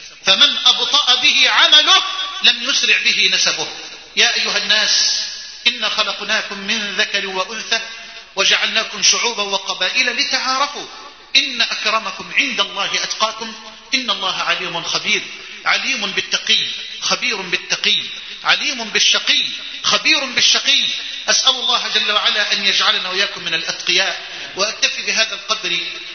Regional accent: Egypt

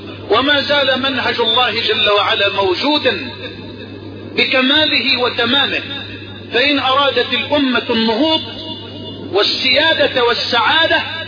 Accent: Egypt; بلدنا مصر

